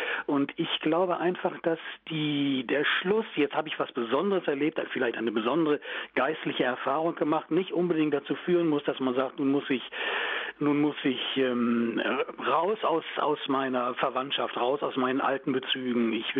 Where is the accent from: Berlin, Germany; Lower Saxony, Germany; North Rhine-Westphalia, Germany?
Lower Saxony, Germany; Varel; Ich habe meine Kindheit und Jugendzeit in Varel in Oldenburg verbracht und Varel ist damals noch eine Garnisonsstadt gewesen